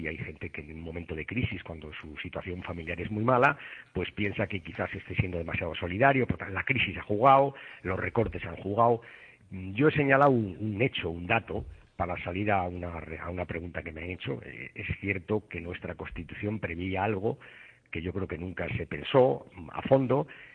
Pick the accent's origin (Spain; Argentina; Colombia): Spain; Catalonia; oiga, yo soy catalán.